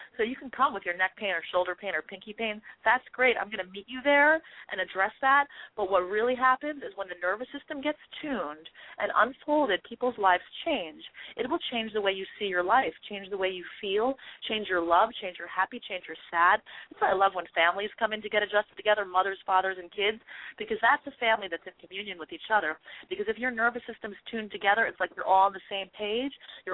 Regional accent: New York City, New York, United States; I'm a New Yorker, you know, and I'm not a typical Wall Street person.

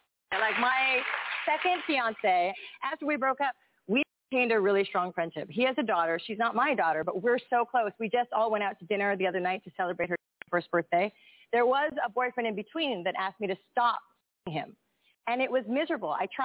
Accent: Texas, United States; Brother of mine, and I'm from Texas, okay?

